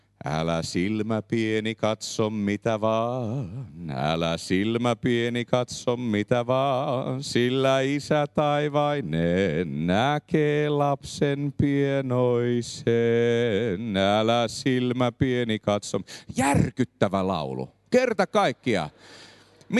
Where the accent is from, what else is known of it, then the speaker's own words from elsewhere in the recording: Indonesia; olin lapsuuteni kasvanut Indonesiassa, niin kasvoin lähetyslaiva Ebenezerillä.